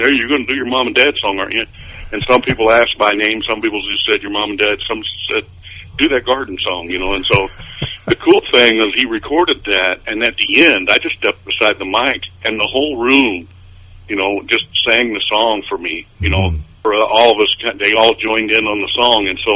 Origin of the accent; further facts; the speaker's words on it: Toledo, Ohio, United States; But, you know, growing up in Toledo, Ohio, from a family that came from the mountains